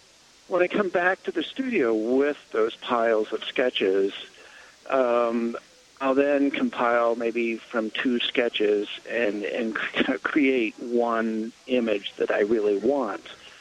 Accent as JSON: {"language": "English", "town": "Pojoaque", "region": "New Mexico", "country": "United States", "tie": "born or raised there", "said": "Right. I grew up in Pewaukee. So in between Santa Fe and Española, and kind of the rule when we were growing up was if we want lunch, be there, otherwise be back for dinner."}